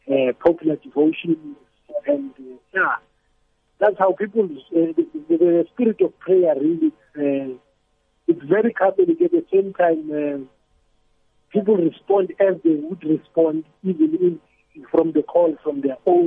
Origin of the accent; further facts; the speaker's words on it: South Africa; But they have old music, and sometimes I feel like as a South African, what are they playing for who?